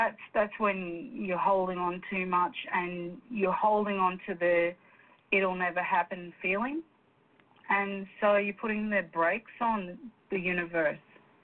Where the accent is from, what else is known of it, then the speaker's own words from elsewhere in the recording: Scotland, United Kingdom; And that's because I'm Scottish and too stingy to hire an accountant.